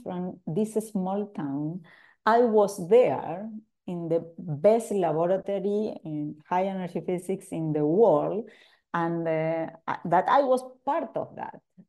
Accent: Argentina; English is a second language; I was a woman from Latin America, from Argentina.

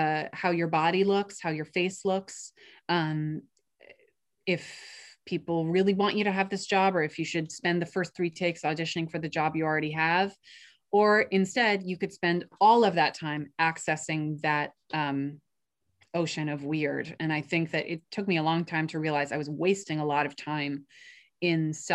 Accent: New York, United States; I went to theater school at Fordham, but also I grew up in New York, and both my parents were and are actors and did mostly theater.

